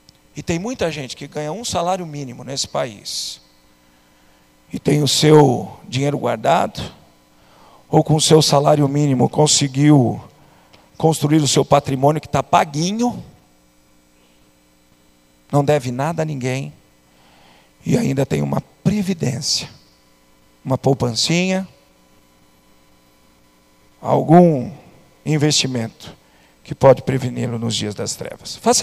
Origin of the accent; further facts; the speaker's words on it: Sorocaba, São Paulo, Brazil; Eu nasci e vivi em Sorocaba, cidade perto de uma cidadezinha chamada Votorantim.